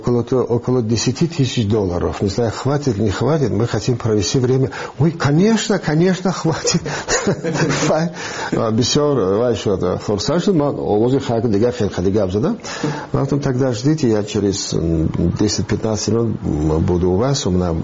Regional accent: Iran; من گفتم من یک از ایران آمدم

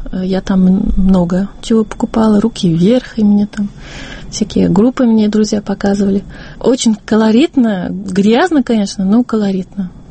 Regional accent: France; я из Франции, у нас тоже в этом смысле все нормально. Я жила в Санкт-Петербурге на Сенной площади

